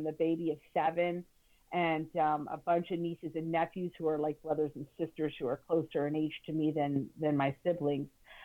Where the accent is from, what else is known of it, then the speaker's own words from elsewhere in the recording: Stone Harbor, New Jersey, United States; Well, I grew up, Pete, on the Jersey Shore. Stone Harbor, New Jersey is my hometown. I spent every summer there of my life from the year I was born. And when I was 13, I believe it was, we moved down there year round.